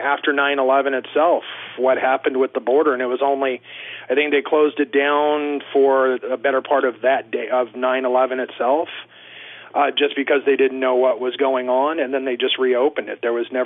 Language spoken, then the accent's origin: English; California, United States; moved away; I'm from Southern California. Moved up here 4 years ago from Orange County.